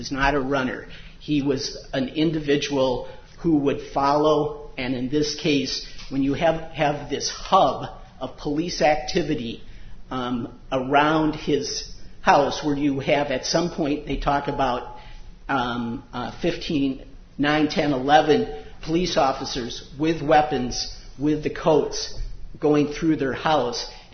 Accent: Wisconsin, United States; We're from Dane County, Wisconsin.

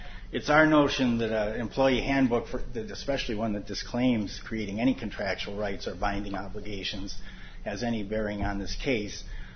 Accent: Madison, Wisconsin, United States; Your Honor … from Madison, Wisconsin.

